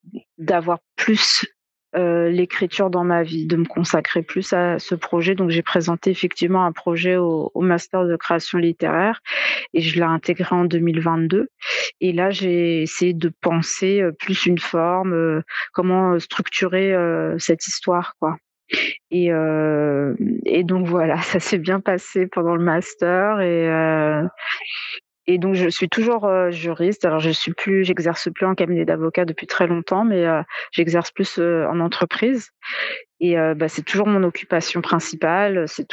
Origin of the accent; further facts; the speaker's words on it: Le Havre, Normandy, France; now in Paris, France; moi, je suis originaire du Havre et donc j'ai eu une formation au Havre en droit. Et pour terminer ma formation et pour commencer à travailler, j'ai emménagé à Paris.